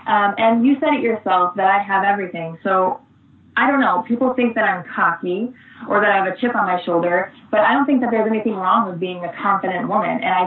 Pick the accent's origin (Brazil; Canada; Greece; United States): Canada; Toronto, Ontario; I am Canadian. I grew up in Toronto. And to be able to go back to my home country